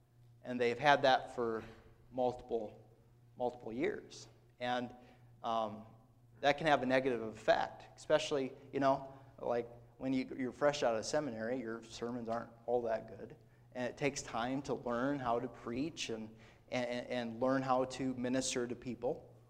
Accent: Garner, Iowa, United States; I think of my hometown of Garner, Iowa.

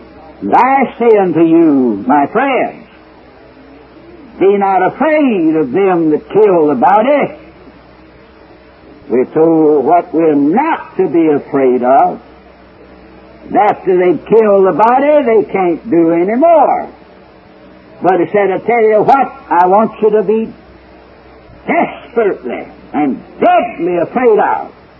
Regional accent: Alabama, United States; I'm an Alabaman by birth. I was born and raised in Alabama. So I can talk about my kinfolks.

